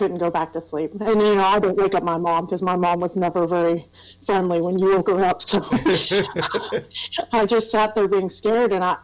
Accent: Thomas, West Virginia, United States; we'd always end up back in Thomas, West Virginia, which is where I consider my hometown. So, yeah, I lived there for a long time. In Thomas, West Virginia, and if you've never been there, it's a little mountain town. It was a coal mining town.

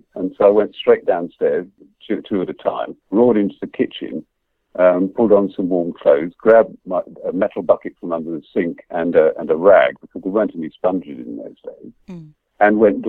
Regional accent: Kensington, London, United Kingdom; also born or lived in Paddington; I was brought up quite well in Kensington originally. I was born in Paddington, brought up in Kensington.

